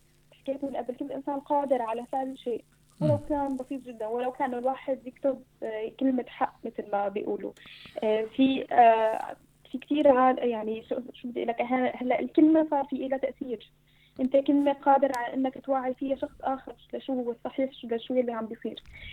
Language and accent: Arabic; Syria; كلياتنا كسوريين كنا قاعدين ببيوتنا وكنا متعلقين بهي الأخبار وهي القضايا بشكل كبير جدا